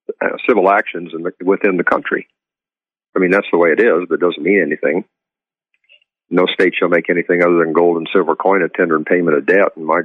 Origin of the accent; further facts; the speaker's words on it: Idaho, United States; And it's deploring that I'm from Idaho, and both of our senators voted for that bill.